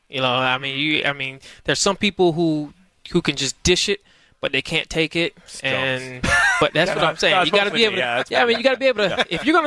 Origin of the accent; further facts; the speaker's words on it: the South, United States; also born or lived in Boston area; I'm not from the Northeast. I'm from the South. So it's just cultural differences.